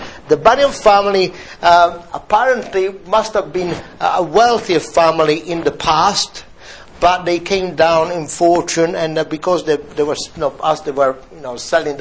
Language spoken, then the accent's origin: English; Sicily, Italy; moved away; And I'm not English, that you may have gathered. I come from Sicily, and I've been in this country for nearly 32 years.